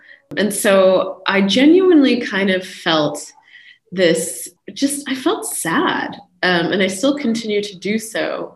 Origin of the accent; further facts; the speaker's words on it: United States; And I'm American, so.